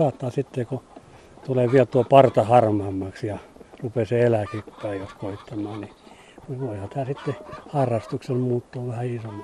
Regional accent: Karelia, Finland; kun mä en ole savolainen, kun mä olen karjalainen

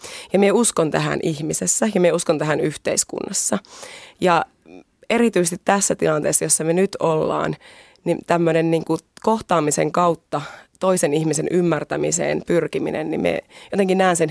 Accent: Savonlinna, South Savo, Finland; now in Helsinki, Finland; minä olen Savonlinnasta kotoisin ja minä tulin Helsinkiin 11 vuotta sitten.

